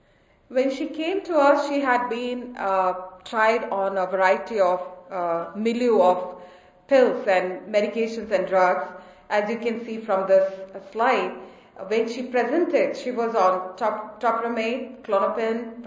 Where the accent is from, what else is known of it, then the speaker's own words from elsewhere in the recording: Boston, Massachusetts, United States; I'm an Ayurvedic practitioner and I'm from Boston.